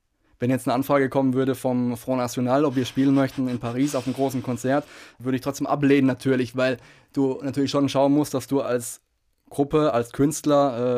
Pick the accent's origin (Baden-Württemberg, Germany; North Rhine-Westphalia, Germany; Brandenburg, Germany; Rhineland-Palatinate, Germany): Baden-Württemberg, Germany; Heidelberg; Ich bin, wie ich vorhin erwähnt hatte, in Heidelberg aufgewachsen